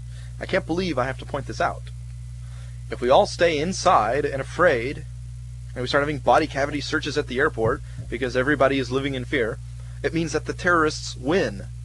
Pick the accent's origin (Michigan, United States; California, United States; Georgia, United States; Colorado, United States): California, United States; I'm naive, okay? I'm from the Bay Area. This is a multicultural, cosmopolitan area, okay?